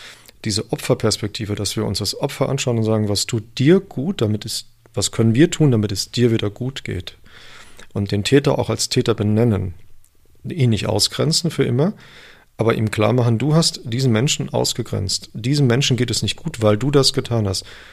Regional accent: Cologne, North Rhine-Westphalia, Germany; ich komme aus Köln

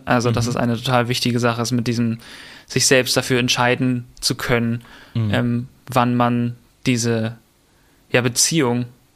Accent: Hamburg, Germany; born there; also born or lived in Bavaria; weil ich bin jetzt wieder gemeldet in Hamburg, bin geboren in Hamburg, aber das ist da so drüber geklebt, weil da noch meine bayerische Adresse auch noch drauf ist.

